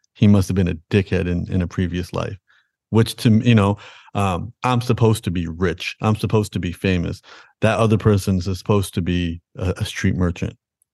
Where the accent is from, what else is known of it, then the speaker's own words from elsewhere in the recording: Toronto, Ontario, Canada; born there; Like, even though I was born in Toronto, Canada, you know, my parents raised me Sikh